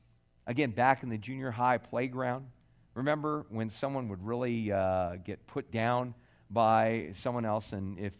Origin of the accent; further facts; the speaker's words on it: California, United States; I'm from Southern California.